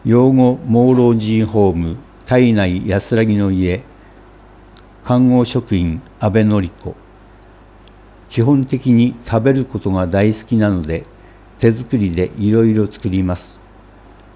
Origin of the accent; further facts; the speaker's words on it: Minamiuonuma, Niigata, Japan; 私はお米で有名な南魚沼で育ちました。